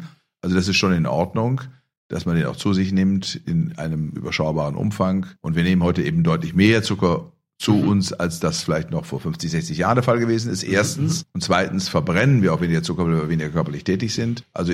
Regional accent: Bielefeld, North Rhine-Westphalia, Germany; Wenn ich in Bielefeld in meiner Heimatstadt in die Praxis fahre

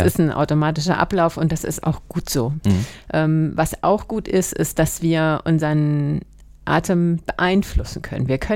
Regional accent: Eckernförde, Schleswig-Holstein, Germany; Mhm. Ich bin so eine Ureckernförderin. Ich bin in Eckernförde geboren, also drüben in Borby.

